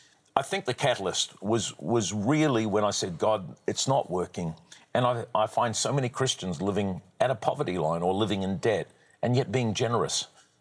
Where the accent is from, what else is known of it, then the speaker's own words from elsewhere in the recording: New Zealand; born there; I'm a New Zealander by birth